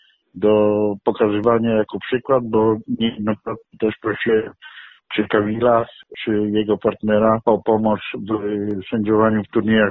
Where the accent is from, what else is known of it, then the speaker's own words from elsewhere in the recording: Zielona Góra, Lubusz Voivodeship, Poland; bo ja też jestem krajanem tutaj z Zielonej Góry